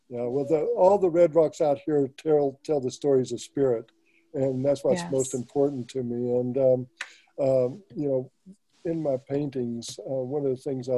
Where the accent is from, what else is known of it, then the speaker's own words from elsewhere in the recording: Oklahoma, United States; So, I was originally from Oklahoma. That's where I was born, where I was raised. I grew up with a lot of the traditions and things of this nature.